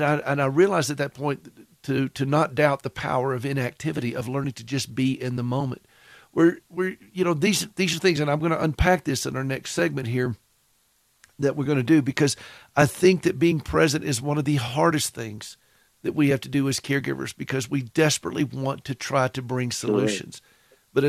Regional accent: the South, United States; accent: Southern; And yes, my Southern accent comes through on that.

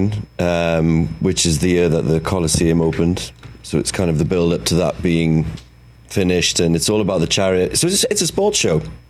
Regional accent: Wales, United Kingdom; It was kind of, well, devastating as a Welsh actor.

